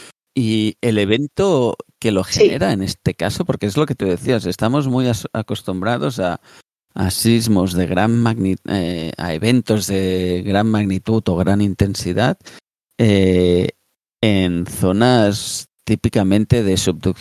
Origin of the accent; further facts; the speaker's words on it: Catalonia, Spain; Que yo soy catalán